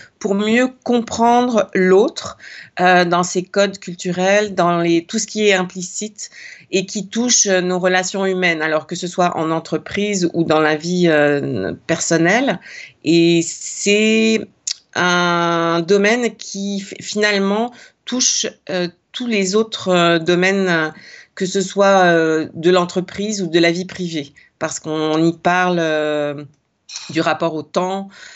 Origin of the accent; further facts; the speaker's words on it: France; Surtout quand on est français, on est très, très fort à savoir tout sur tout.